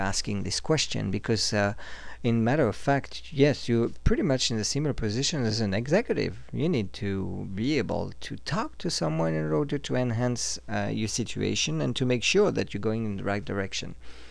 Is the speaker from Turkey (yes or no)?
no; Switzerland; Yes, I come originally from Switzerland, in matter of fact, and I've been living in 8 different countries on 4 different continents